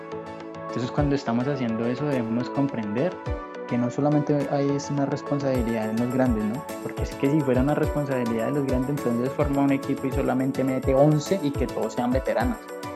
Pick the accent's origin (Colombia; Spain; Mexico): Colombia; Bogotá; moved away; Bueno, recuerda que yo vengo de Bogotá, ¿no?